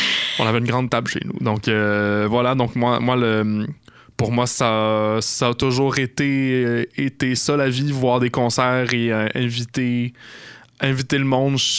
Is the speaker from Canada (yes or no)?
yes; Montreal, Quebec, Canada; Ben moi, en fait, j'ai grandi à Montréal. Je suis un petit gars du plateau à Montréal